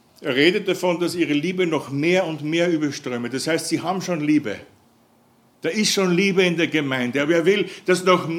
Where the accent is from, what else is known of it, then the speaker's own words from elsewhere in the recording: Austria; da sind wir Österreicher noch ein bisschen unangenehmer.